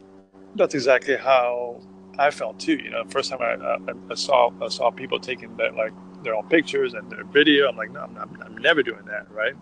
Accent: Miami, Florida, United States; now in Austin, United States; I'm from South Florida. I'm from Miami

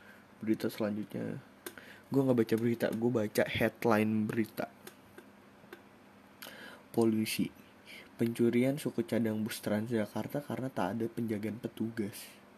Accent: Bogor, West Java, Indonesia; Kayaknya gue orang Bogor tapi gue ke Jakarta naik kendaraan pribadi, gak naik kereta, gak naik kendaraan umum.

